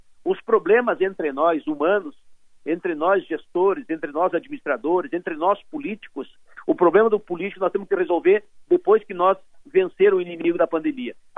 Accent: Rio Grande do Sul, Brazil; E aí eu uso a expressão missioneira, aonde estou e de onde sou, quanto mais foice, mais roçado.

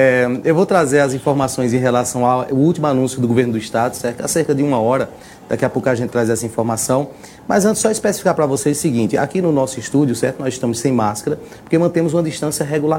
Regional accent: Northeast Region, Brazil; eu como nordestino, já estou, né, embisacado aqui

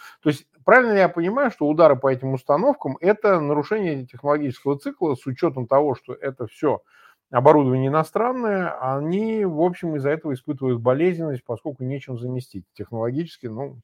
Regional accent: Samara Oblast, Russia; я сам родом из Самарской области, я на этих заводах бывал

